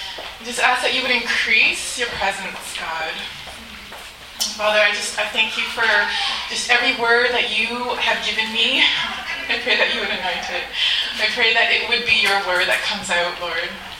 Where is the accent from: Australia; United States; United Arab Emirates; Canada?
Canada; Toronto, Ontario; I was born here in Toronto, kind of grew up in the city.